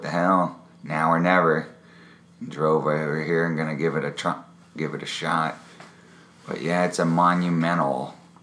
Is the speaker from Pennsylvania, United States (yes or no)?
yes; Pennsylvania, United States; now in Bellingham, United States; I'm from Pennsylvania. I've been living in the Pacific Northwest for a long time in Seattle-Tacoma area in Bellingham.